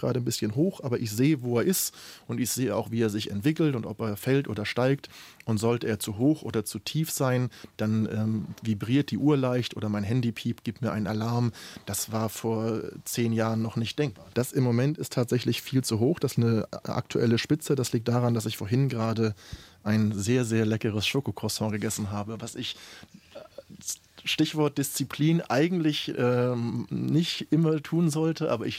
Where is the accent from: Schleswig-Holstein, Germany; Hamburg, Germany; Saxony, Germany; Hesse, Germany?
Schleswig-Holstein, Germany; Schleswig; nach Kiel und dann nach Schleswig in meine Heimatstadt, lege es dort in den Stadthafen